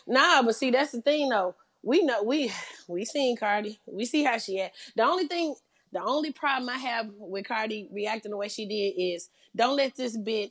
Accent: Mississippi, United States; me growing up in Mississippi, growing up with very classy women who quote-unquote stayed in their place type of women.

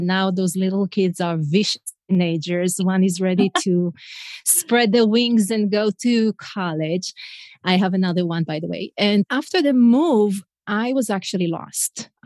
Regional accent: Israel; first language Hebrew; English is a second language; now in United States; And I blogged about being an Israeli mom in the US, nothing fancy. I blogged in Hebrew, my first language, not in English

